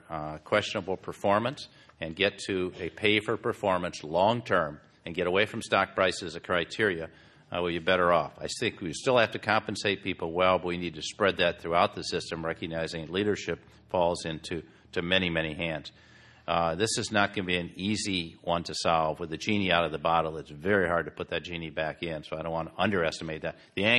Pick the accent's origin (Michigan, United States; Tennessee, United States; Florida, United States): Michigan, United States; I grew up in Michigan.